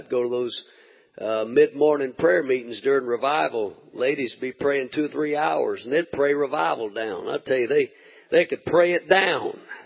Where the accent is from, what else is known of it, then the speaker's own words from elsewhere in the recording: Mississippi, United States; I didn't have a credit card, and I was from Mississippi, so.